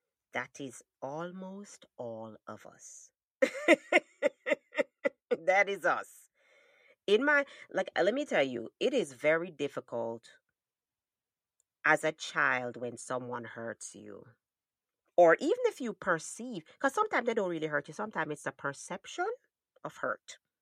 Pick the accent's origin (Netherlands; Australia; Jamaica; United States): Jamaica; that we grew up in Jamaica learning, every Saturday, you clean up?